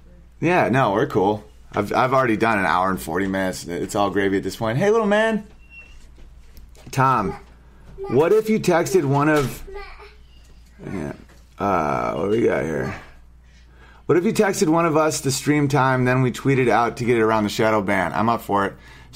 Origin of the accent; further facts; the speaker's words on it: Canada; I'm Canadian.